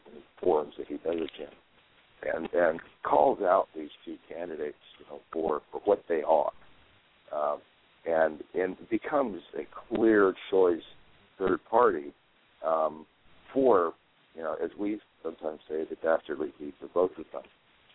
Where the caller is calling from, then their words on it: Brentwood, California, United States; I'm in Brentwood, California.